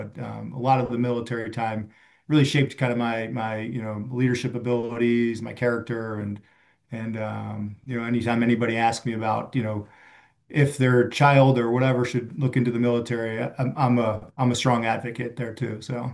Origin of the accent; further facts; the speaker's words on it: New Jersey, United States; as I got older, growing up in New Jersey, I would go to Army Navy or Army football games.